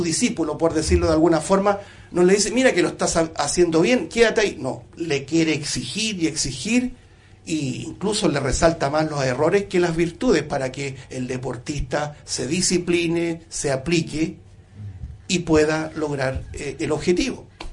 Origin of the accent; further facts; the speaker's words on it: Chile; eso aquí, por lo menos los chilenos. Una vez dijo una persona bien analítica de nuestra personalidad como chileno